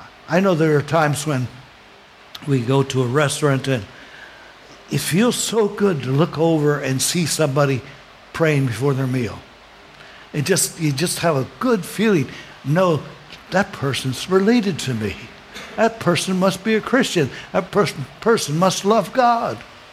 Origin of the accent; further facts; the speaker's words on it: West Virginia, United States; born there; I was born in West Virginia, and we had people that are related, and we call them blood kin.